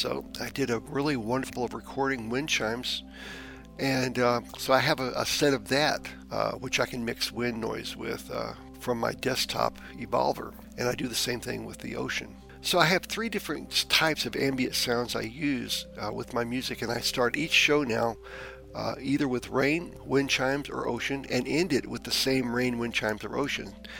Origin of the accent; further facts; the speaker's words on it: Texas, United States; In the early 80s, I was in the Houston area where I grew up. Remember, I grew up on Galveston Bay, south of Houston.